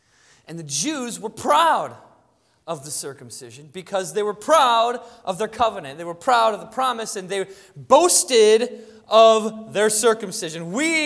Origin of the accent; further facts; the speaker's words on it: United States; We're American mutts, and I hope that you don't take that offensively.